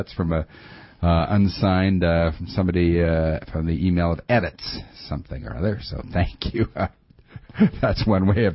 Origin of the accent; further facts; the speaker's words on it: Coquitlam, British Columbia, Canada; Based in Coquitlam, my hometown, where I live these days.